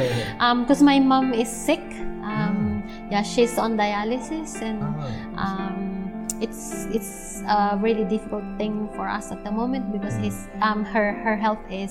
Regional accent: Calapan, Mimaropa, Philippines; English is a second language; I came from Calapan City in Oriental Mindoro. My mom is from Cagayan Valley, and my dad is from Pantabangan Nueva Ecija. So they met in Calapan, in Oriental.

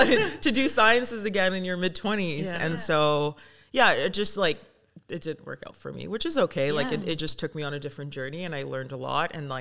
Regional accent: Ottawa, Ontario, Canada; also born or lived in South Sudan; now in Vancouver, Canada; So I've been in Vancouver for almost 10 years, originally from South Sudan. And growing up in Canada in general, like I think Ottawa was a very multidisciplinary

